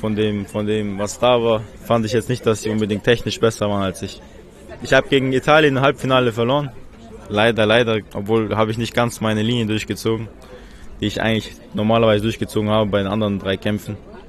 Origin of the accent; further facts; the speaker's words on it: Chechnya, Russia; Ich komme aus Tschetschenien.